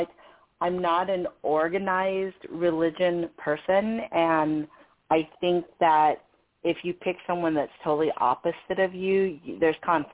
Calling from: California, United States; I'm calling from California.

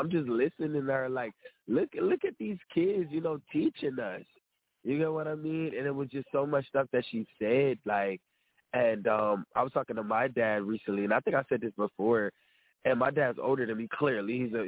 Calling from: Florida, United States; I'm just calling in. I'm actually in Florida right now.

